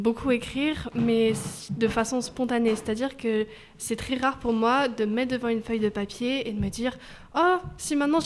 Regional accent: Gentioux-Pigerolles, Nouvelle-Aquitaine, France; moi j'ai grandi à Gensioux-Pigerolles, et j'étais de la petite section au CM1 dans cette école

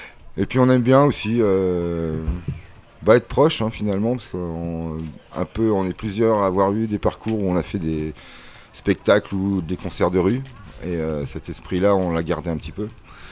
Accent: Nouvelle-Aquitaine, France; on vient de Charente en gros, il y en a une bonne partie sur Angoulême et il y en a sur Poitiers.

